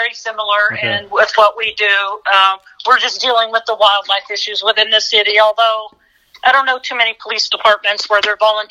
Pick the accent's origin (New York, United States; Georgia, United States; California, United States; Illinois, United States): California, United States; From here, from California, Southern California.